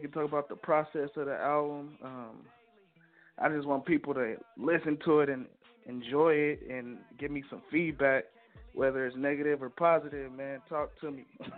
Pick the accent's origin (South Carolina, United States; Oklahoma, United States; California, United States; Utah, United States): California, United States; Long Beach; also born or lived in Lancaster; I'm from Eastside Long Beach, California, and I also rep Lancaster, California, because I moved from Long Beach to Lancaster.